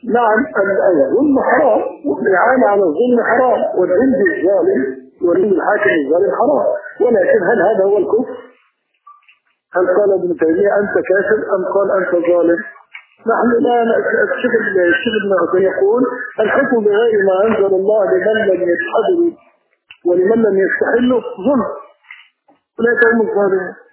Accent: Egypt; احنا عندنا في مصر 18 مليون صوفي

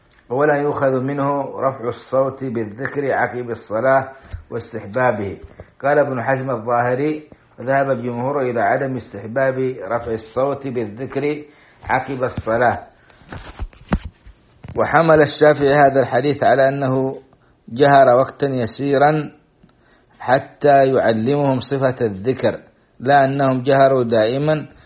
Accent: Saudi Arabia; في بلادنا السعودية

